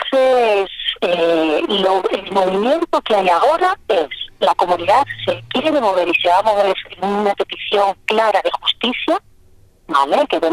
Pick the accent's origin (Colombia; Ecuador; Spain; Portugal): Spain; Yo más o menos a su edad tuve una violación también en Latinoamérica, siendo española